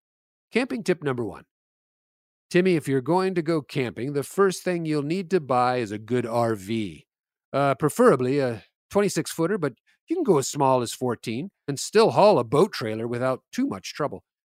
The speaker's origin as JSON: {"language": "English", "country": "United States", "said": "As an American, I couldn't be more proud of our great national park system"}